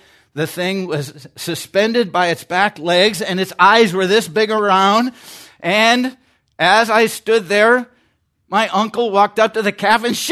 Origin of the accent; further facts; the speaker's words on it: Iowa, United States; When I was 11 years old, I grew up in Iowa.